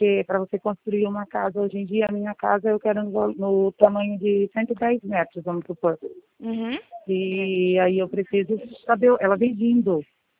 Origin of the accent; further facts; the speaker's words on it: Boituva, São Paulo, Brazil; Eu sou de Boituva.